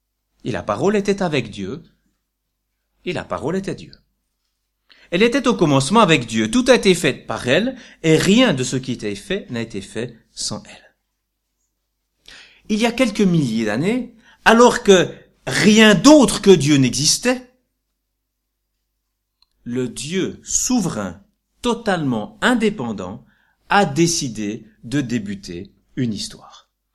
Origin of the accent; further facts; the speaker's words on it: Bourgogne-Franche-Comté, France; born there; je suis né dans le Jura, dans une famille avec un père qui était descendant des Mennonites.